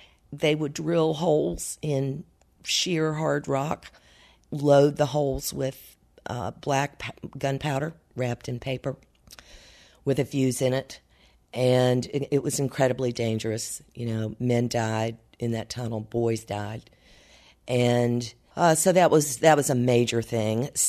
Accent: the South, United States; I grew up Catholic in the South.

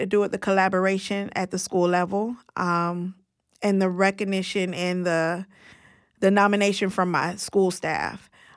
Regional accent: Miami, Florida, United States; now in Tallahassee, United States; I'm from Miami. I was still in my lease here in Tallahassee.

